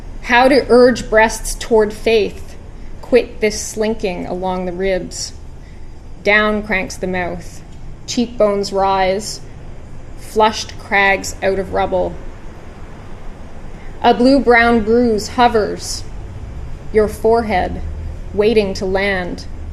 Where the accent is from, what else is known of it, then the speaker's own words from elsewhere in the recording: Ontario, Canada; I'm also a bit of an outsider because I grew up in Ontario, and you're from away.